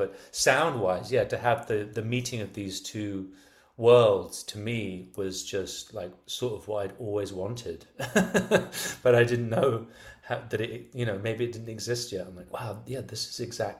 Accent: England, United Kingdom; because again, I'm so English, and it makes me uncomfortable to cross the line

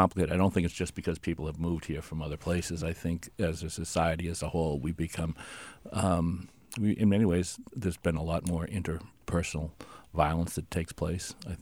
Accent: New Hampshire, United States; at least when I was growing up in New Hampshire.

